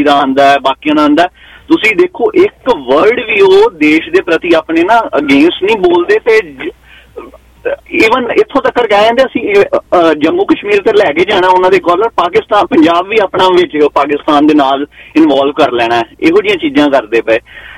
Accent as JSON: {"language": "Punjabi", "town": "Tarn Taran", "region": "Punjab", "country": "India", "said": "ਮੈਂ ਪੰਜਾਬ ਦੇ ਪਿੰਡ ਤੋਂ ਮਾਝੇ ਤੋਂ ਬਿਲੋਂਗ ਕਰਦਾ, ਮੈਂ ਤਰਨ ਤਾਰਨ ਡਿਸਟ੍ਰਿਕਟ ਪਿੰਡ ਮੱਲੇ ਤੋਂ ਬਿਲੋਂਗ ਕਰਦਾ ਭਾਈ ਸਾਹਿਬ, ਤੇ ਮੈਂ ਵੀ ਤਰਨ ਤਾਰਨ ਉਸ ਜਗ੍ਹਾ ਤੋਂ ਬਿਲੋਂਗ ਕਰਦਾ ਜਿੱਥੇ ਅੱਤਵਾਦ ਦਾ ਗੜ ਸੀ।"}